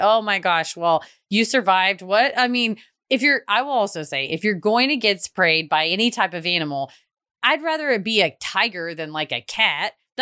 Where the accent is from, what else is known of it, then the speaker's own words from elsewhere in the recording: Canada; Plus, I'm Canadian, so I basically apologize for being a nuisance